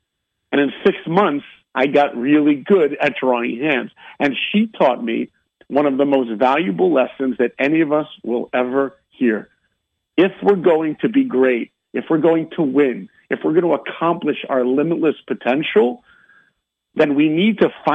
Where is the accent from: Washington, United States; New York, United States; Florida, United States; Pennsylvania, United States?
New York, United States; So look, you know, I grew up on the East Coast. I'm a New Yorker. I was 11 years old.